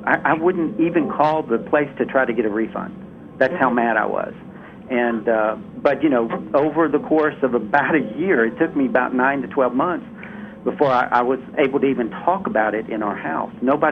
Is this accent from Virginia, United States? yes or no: no; Louisiana, United States; I'm from Louisiana.